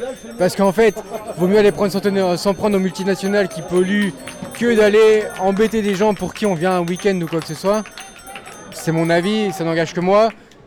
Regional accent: Saint-Malo, Brittany, France; Saint-Malo.

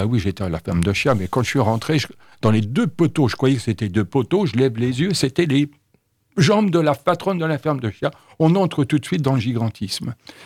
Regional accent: Le Mans, Pays de la Loire, France; born there; Moi, je suis né au Mans. Ma famille était de la campagne

